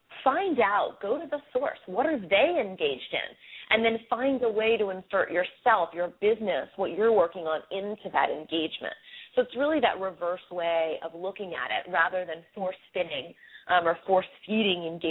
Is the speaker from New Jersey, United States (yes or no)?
no; Philadelphia, Pennsylvania, United States; I'm originally from Philadelphia, so I'd like to see Temple get somewhat through.